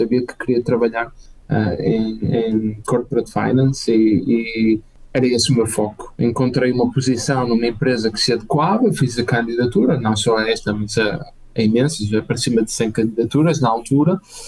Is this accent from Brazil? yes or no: no; Braga, Norte, Portugal; eu sou natural de Braga, nasci em Braga, cresci em Braga.